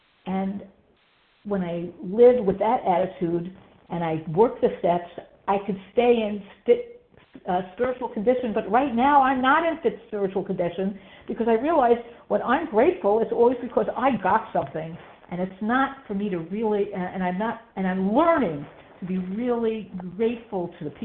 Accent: Chicago, Illinois, United States; I'm from Illinois, Chicago, and I'm very grateful to be here today

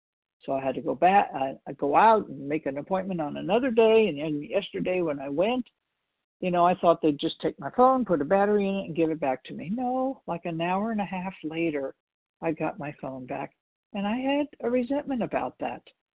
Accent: Walnut Creek, California, United States; I'm from Walnut Creek, California.

